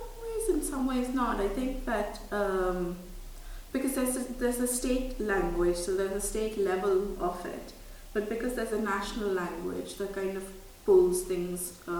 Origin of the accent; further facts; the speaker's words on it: Tamil Nadu, India; first language Tamil; English is a second language; because I come from Tamil Nadu, which we speak Tamil over there.